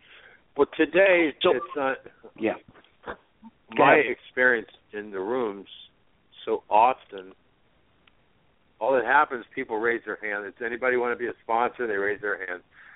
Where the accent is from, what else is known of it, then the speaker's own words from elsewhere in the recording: Akron, Ohio, United States; I'm actually from Akron, and I've been to many of these places, just dozens and dozens of times.